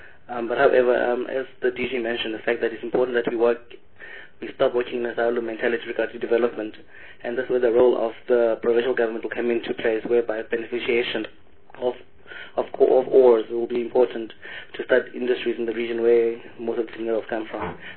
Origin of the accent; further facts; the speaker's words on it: Lichtenburg, North West, South Africa; I'm also from Lichtenberg in the Northwest